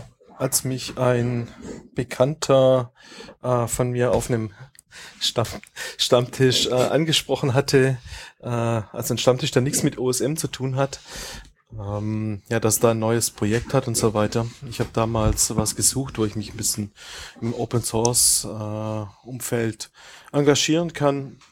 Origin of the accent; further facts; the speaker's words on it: Baden-Württemberg, Germany; ich komme ursprünglich aus dem Großraum Stuttgart.